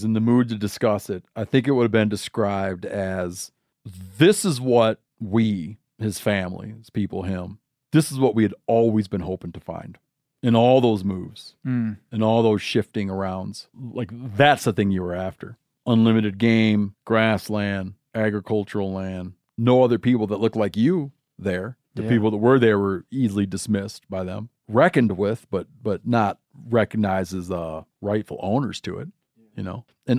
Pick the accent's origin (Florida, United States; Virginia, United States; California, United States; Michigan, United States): Michigan, United States; now in Montana, United States; I grew up in Michigan and wound up in Montana.